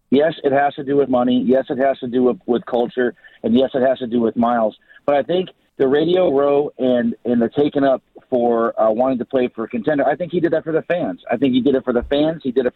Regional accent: Cleveland, Ohio, United States; now in Fort Worth, United States; I'm born and raised in Cleveland, just living in Fort Worth.

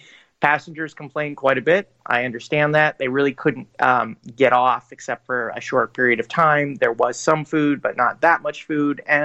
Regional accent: Chicago, Illinois, United States; I grew up in Chicago in the 1980s.

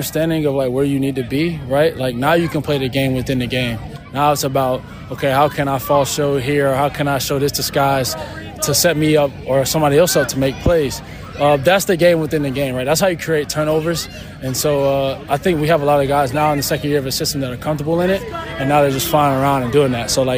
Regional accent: Florida, United States; This ain't hot, man. I'm from Florida. This is a light day.

